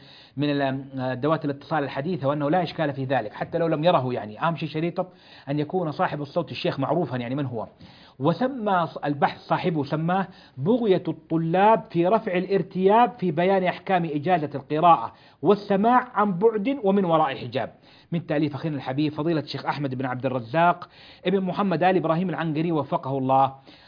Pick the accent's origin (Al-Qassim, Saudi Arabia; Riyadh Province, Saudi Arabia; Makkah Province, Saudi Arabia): Makkah Province, Saudi Arabia; Jeddah; عندنا في جدة في هذا المجلد